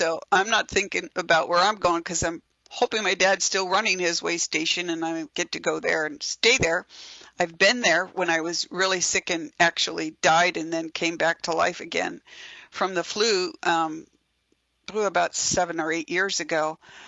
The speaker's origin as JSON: {"language": "English", "region": "Oregon", "country": "United States", "tie": "born or raised there", "said": "I grew up in Oregon, so I'm particularly fond of Douglas fir trees."}